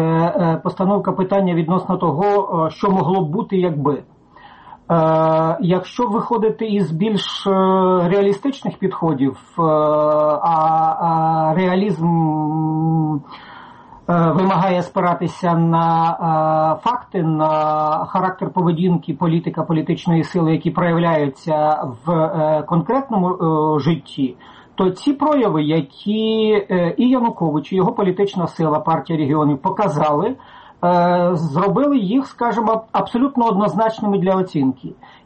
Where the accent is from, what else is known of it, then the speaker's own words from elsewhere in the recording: Donetsk, Donetsk Oblast, Ukraine; я з Донецька. Я впродовж десятків років дивився, як вибудовувалася система забезпечення необхідного голосування в Донецькій області і на сході України.